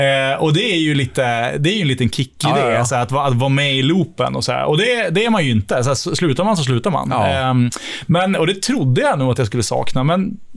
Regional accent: Örnsköldsvik, Västernorrland County, Sweden; född och uppvuxen i Örnsköldsvik, uppvuxen på en gård med vacker utsikt över Sekavs kemifabrik faktiskt.

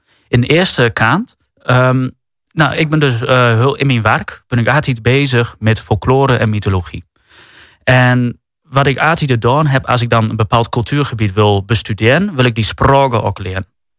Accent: Witharen, Overijssel, Netherlands; Ik kom uit het Luddeke dorpje Withaan.

